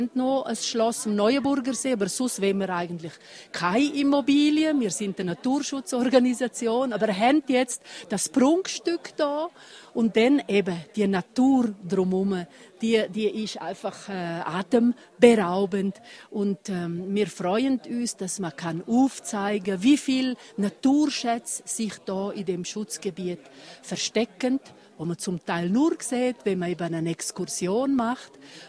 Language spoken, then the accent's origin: German; Graubünden, Switzerland; Und auch wenn ich als Bündnerin hierher komme, bin ich beeindruckt.